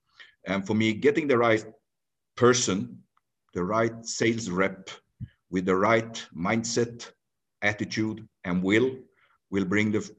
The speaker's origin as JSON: {"language": "English", "country": "Tanzania", "tie": "born or raised there", "also_born_or_lived": "Sweden", "said": "I'm born and raised in Tanzania. I've lived in Sweden, worked in sales, moved back to Tanzania 7 years ago."}